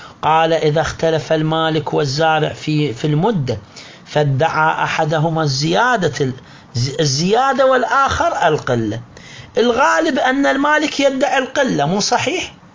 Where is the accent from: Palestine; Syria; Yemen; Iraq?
Iraq; احنا عندنا بالعراق